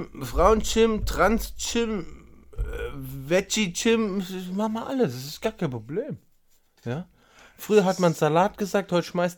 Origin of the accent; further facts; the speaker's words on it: Germany; ich bin Deutscher und ich bin stolz, Deutscher zu sein.